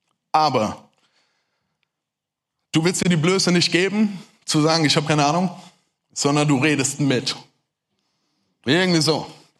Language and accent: German; Germany; Hey, ihr habt's gemerkt, ich bin Deutscher. Ich neige manchmal dazu, recht schnell zu reden.